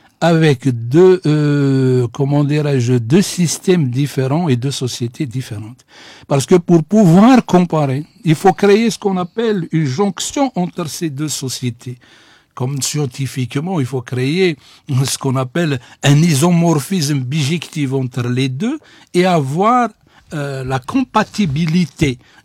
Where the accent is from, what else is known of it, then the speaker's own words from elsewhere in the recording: Algeria; notre idéologie en tant qu'Algérien, on la connaît pas